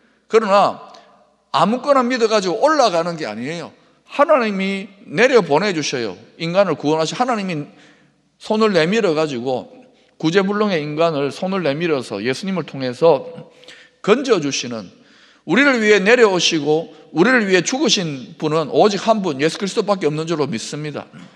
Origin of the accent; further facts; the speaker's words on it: Gyeongsang, South Korea; born there; 저는 아주 보수적인 경상도 유교, 불교 문화 집안에서 태어났습니다.